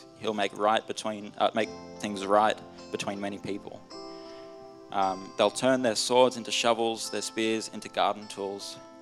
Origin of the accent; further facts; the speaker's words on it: Brisbane, Queensland, Australia; moved away; I'm from Brisbane originally, so all my family is in Brisbane. And so I felt God call me to move away